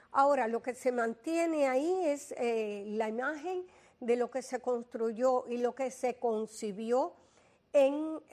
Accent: Cuba; Nosotros siempre en Cuba, cuando teníamos una casa

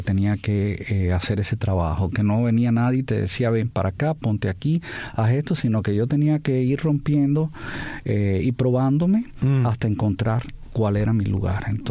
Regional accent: Cuba; moved away as an adult; also born or lived in Costa Rica / Colombia; now in United States; Yo nací en Cuba, viví hasta los 33 años en Cuba. En esa fecha me fui del país, me fui a Costa Rica, después me mudé a Colombia, después vine a Estados Unidos

